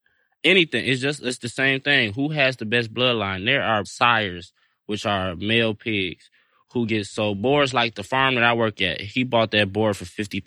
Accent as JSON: {"language": "English", "town": "Detroit", "region": "Michigan", "country": "United States", "said": "I was a farmer, and I'm from Detroit, and I'm a farmer"}